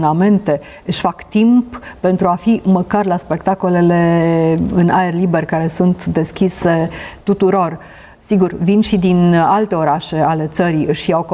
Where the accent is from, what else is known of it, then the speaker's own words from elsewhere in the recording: Sibiu, Sibiu County, Romania; now in Bucharest, Romania; Eu sunt o sibiancă, cum să zic, cu valențe suplimentare. Deci pentru mine ca sibiancă e foarte important că e festivalul acolo.